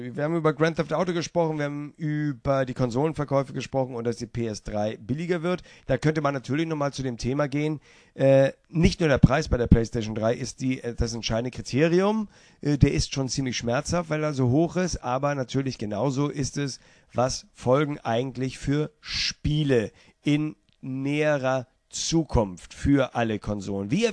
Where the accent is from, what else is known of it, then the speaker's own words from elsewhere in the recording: Hamburg, Germany; in meiner Heimatstadt in Hamburg